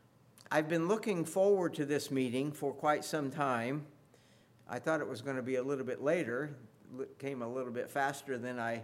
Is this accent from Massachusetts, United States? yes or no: no; Olney, Illinois, United States; also born or lived in Mattoon; I told you I was born in Mattoon, and that's true, but we moved here to Olney before I was a year old.